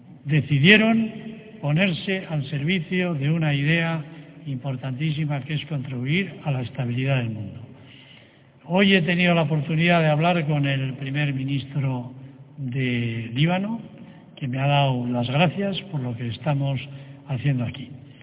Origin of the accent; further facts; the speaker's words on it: Spain; Yo no sé si aquí hay representantes de otros países, solo somos los españoles.